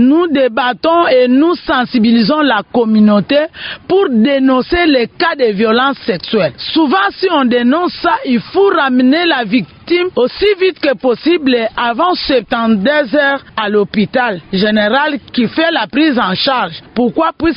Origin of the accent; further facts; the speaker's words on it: Idiofa, Kwilu, DR Congo; Mais en ce qui concerne l'exploitation sexuelle chez nous à Idiofa, ça n'existe pas.